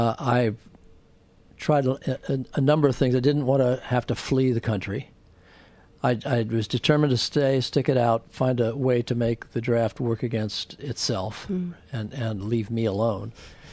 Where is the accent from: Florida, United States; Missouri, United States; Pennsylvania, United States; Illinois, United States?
Pennsylvania, United States; the Quaker influences that I had experienced through my life as I grew up amongst Quakers outside of Philadelphia.